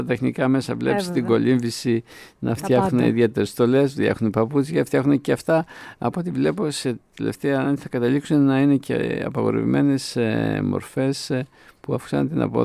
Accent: Sparta, Peloponnese, Greece; Είχα την τύχη και το πάθος από μικρός με ένα καλάμι να ξεκινήσω να πηδάω στο χωριό μου κάτω στο Σπάρτη.

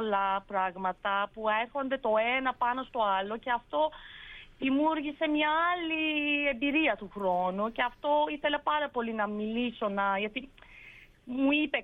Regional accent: Istanbul, Turkey; Greek is a second language; also born or lived in Izmir; Μιλάω λίγο, αλλά εγώ γεννήθηκα στη Σμύρνη και μεγάλωσα στην Κωνσταντινούπολη. Πέρασα καιρό στην Ελλάδα και αυτό που μιλάω τώρα έμαθα μόνη μου, οπότε ναι.

